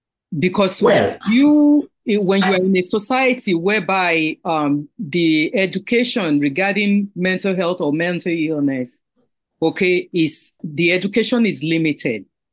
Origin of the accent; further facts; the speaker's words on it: Nigeria; When I was growing up in Nigeria, 60s, 70s